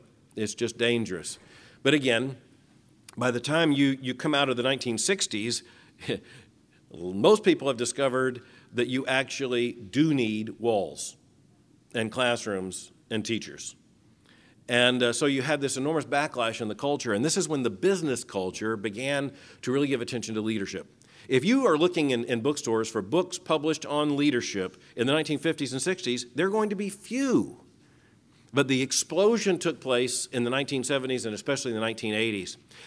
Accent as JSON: {"language": "English", "town": "Lakeland", "region": "Florida", "country": "United States", "tie": "born there", "said": "I was born in Lakeland, Florida, about 30 miles from here."}